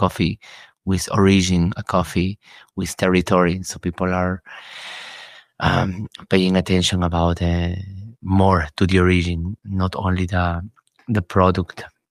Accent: Peru; English is a second language; I am from Peru.

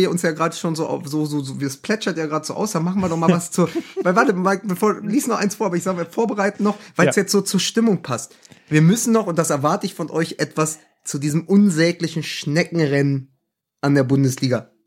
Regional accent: Berlin, Germany; da muss ich als Berliner leider zugeben

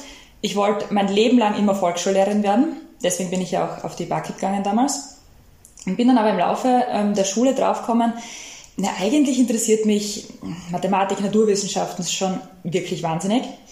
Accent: Styria, Austria; ich komme aus der Südoststeiermark.

